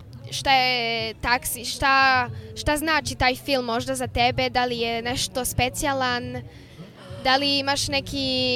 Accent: Serbia; Mi smo Srbi malo došli pre.

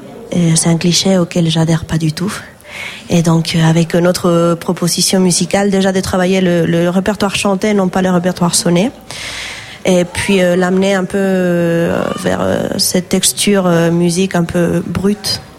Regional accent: Asturias, Spain; first language ast; French is a second language; la défense de la langue asturienne, qui est ma langue maternelle

